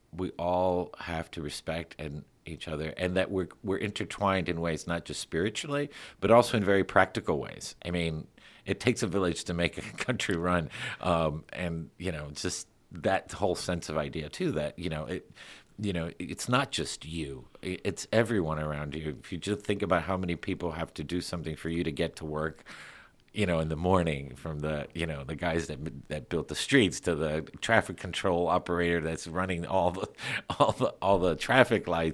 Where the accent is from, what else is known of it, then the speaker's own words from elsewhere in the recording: Miami, Florida, United States; well, I grew up again in Miami. It was like everybody was Cuban. I mean, my classmates were Cuban.